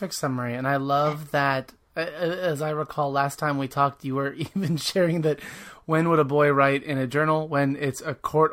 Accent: Maryland, United States; at the Maryland Association of School Libraries conference in Linthicum. That's my home state. I'm excited to be around my people.

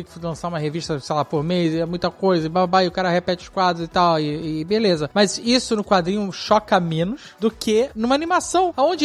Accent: São Lourenço, Minas Gerais, Brazil; tenho 26 anos, sou de São Lourenço.

